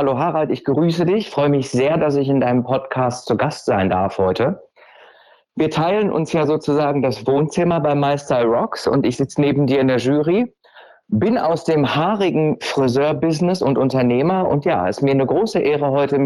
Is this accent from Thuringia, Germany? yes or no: no; Düsseldorf, North Rhine-Westphalia, Germany; Ich bin in Düsseldorf geboren, also in Deutschland, und bin da eigentlich auch ganz behütet aufgewachsen mit Mutter, Vater, eine 3 Jahre jüngere Schwester.